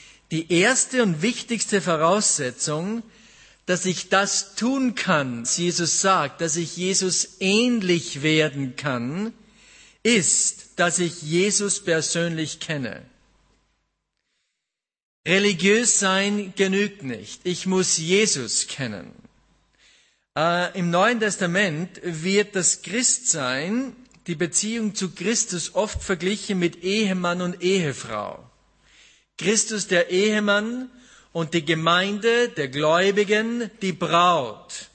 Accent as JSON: {"language": "German", "town": "Schladming", "region": "Styria", "country": "Austria", "said": "Ich bin aus Österreich, Schladming, ist in der Nähe von Salzburg."}